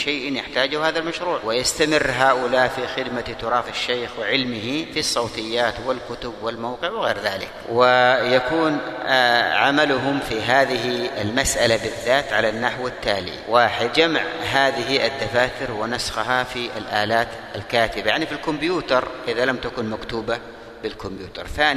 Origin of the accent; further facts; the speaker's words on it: Yemen; عندنا في اليمن يا إخواني في الله على سبيل المثال 21 محافظة